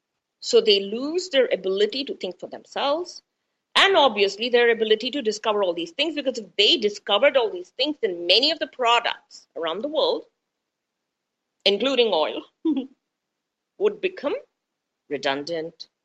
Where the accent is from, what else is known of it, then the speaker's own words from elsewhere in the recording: Mumbai, Maharashtra, India; English is a second language; because I'm educated in English. And I grew up in Bombay, which is now Mumbai, and educated in English, so don't know, and I'm going to admit this, I don't know how to read or write my native language. I do know how to read and write Hindi